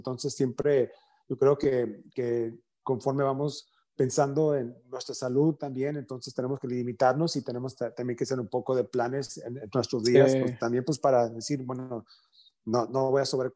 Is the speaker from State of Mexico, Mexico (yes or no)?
no; Guadalajara, Jalisco, Mexico; Pues soy de Guadalajara, entonces, sí. De Jalisco